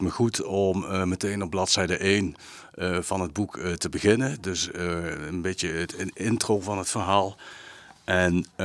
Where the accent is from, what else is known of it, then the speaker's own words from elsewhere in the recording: Gennep, Limburg, Netherlands; also born or lived in Heerlen; 53 jaar, geboren in Heerlen, opgegroeid in Gennep en wonend in Ottersum.